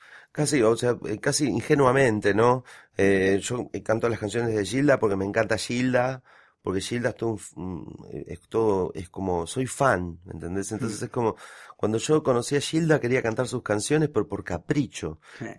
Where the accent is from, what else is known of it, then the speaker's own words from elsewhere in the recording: Ledesma, Jujuy, Argentina; also born or lived in Moreno; yo no nací en Jujuy, nací en Moreno, pero mi mamá tuvo la oportunidad de viajar, así que nos llevó a mi hermano y a mí hacia Ledesma, que es donde se hace el azúcar.